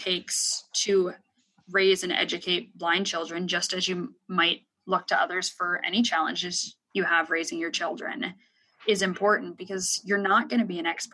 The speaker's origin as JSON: {"language": "English", "region": "Pennsylvania", "country": "United States", "tie": "born or raised there", "said": "I grew up in Eastern Pennsylvania in a, you know, not urban area by any means."}